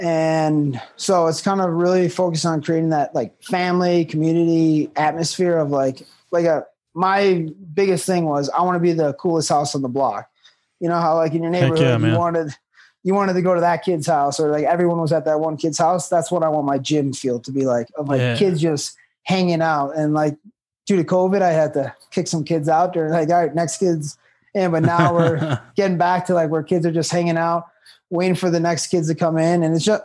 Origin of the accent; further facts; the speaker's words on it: Chicago, Illinois, United States; now in Colorado, United States; 6 years, 7 years ago, around today, moved out to Colorado. I just didn't want to stay in my hometown and be in Chicago.